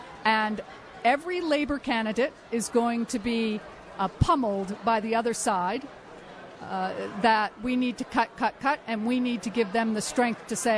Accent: Massachusetts, United States; I read a poll from my home state of Massachusetts

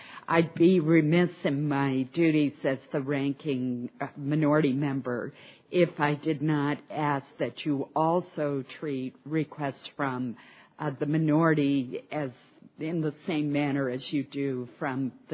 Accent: Maine, United States; And let me give you an example from my home state of Maine.

